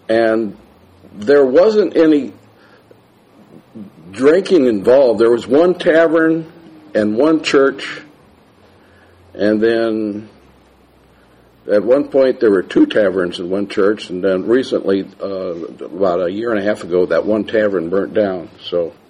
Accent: Peoria, Illinois, United States; born there; I was born in the Methodist Hospital in Peoria, Illinois, October 16, 1950

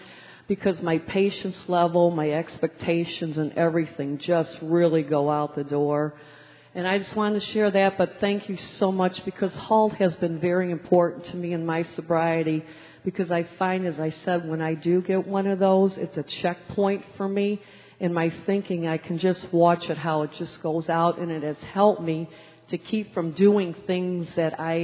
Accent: Joliet, Illinois, United States; now in Mason, United States; And I am originally from Joliet, Illinois, now living in Mason, Ohio, but all my family's back there.

